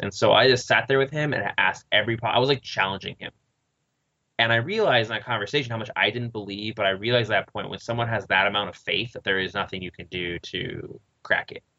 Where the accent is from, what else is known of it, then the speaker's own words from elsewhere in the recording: Riverside, California, United States; because I grew up in Riverside. Oh, and yeah, horrible place. And so I grew up in Riverside